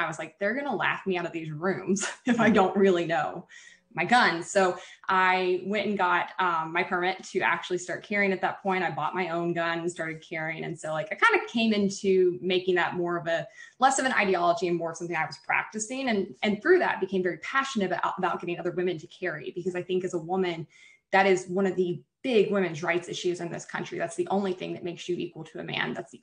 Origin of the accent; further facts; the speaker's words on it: Alabama, United States; Yeah, we always had guns in the house. I'm from Alabama. It would be weird if we didn't.